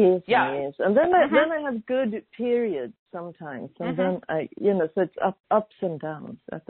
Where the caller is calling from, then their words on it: Stockholm, Stockholm County, Sweden; Stockholm, Sweden.